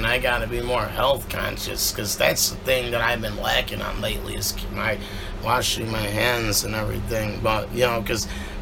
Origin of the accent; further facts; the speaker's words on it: Chicago, Illinois, United States; I was born here in Chicago at the old Cook County Hospital. I've lived in Chicago my whole life.